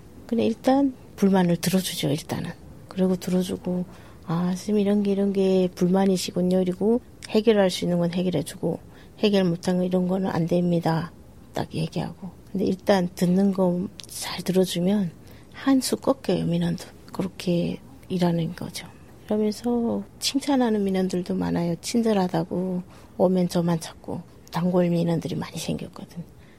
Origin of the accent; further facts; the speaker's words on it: North Korea; also born or lived in China; now in South Korea; 어쩔 수 없이 탈북해서 중국에서 10년 살았죠.